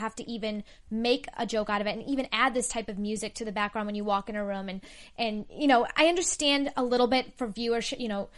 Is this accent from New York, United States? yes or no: no; Massachusetts, United States; No, yeah, I'm from Massachusetts.